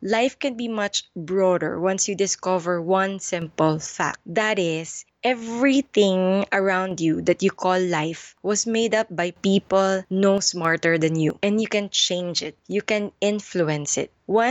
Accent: Valenzuela, Metro Manila, Philippines; Oh, I'm Filipino, pure Filipino. I live in Valenzuela for 20 years, studied there, grade school and high school.

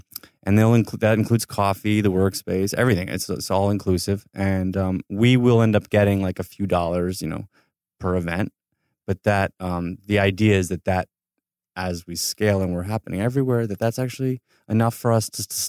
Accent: Ithaca, New York, United States; now in Los Angeles, United States; No, I grew up in Ithaca, New York.

